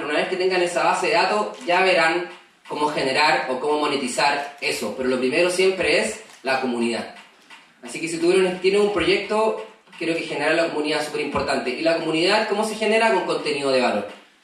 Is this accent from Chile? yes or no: yes; Santiago, Santiago Metropolitan, Chile; Estoy ubicado en Curao, en la quinta región. Me fui a abrir el estudio allá, yo soy de Santiago, pero buscando calidad de vida, me fui para allá.